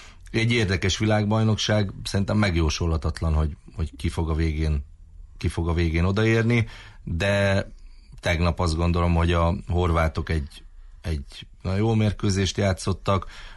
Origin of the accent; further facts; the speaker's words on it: Eger, Heves, Hungary; mivel ugye én egri vagyok